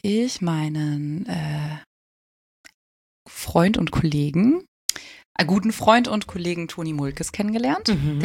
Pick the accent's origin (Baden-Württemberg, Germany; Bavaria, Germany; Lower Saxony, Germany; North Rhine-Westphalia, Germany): Baden-Württemberg, Germany; ich komme aus dem Schwarzwald, so richtig Süddeutschland, richtiges Land.